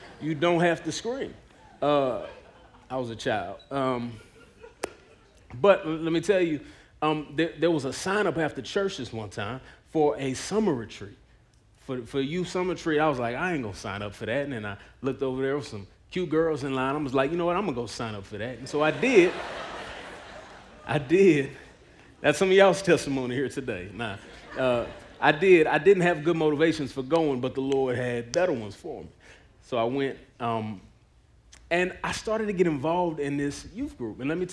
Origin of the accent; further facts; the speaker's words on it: Dallas, Texas, United States; I grew up in Dallas. I moved back there a few years ago, but I grew up in Dallas.